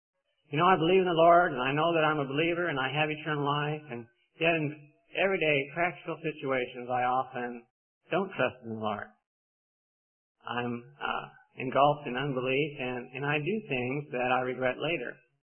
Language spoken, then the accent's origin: English; Denver, Colorado, United States; I grew up in Denver.